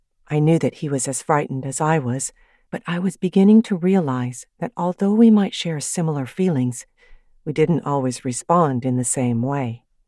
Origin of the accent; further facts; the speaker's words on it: San Luis Obispo, California, United States; When I was growing up in San Luis Obispo, California, in the 1940s and 50s, I thought of weather as something that was only happening over the skies of my own town.